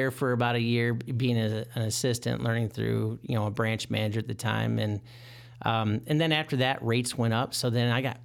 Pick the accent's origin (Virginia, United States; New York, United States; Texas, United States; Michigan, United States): Michigan, United States; moved away as an adult; now in Chicago, United States; And I didn't know anybody out here in Chicago. I'm originally from Michigan.